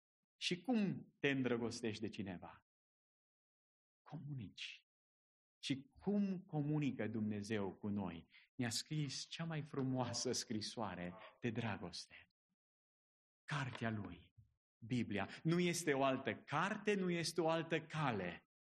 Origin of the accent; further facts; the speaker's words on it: Romania; moved away; Că și noi suntem români veniți din România în altă țară.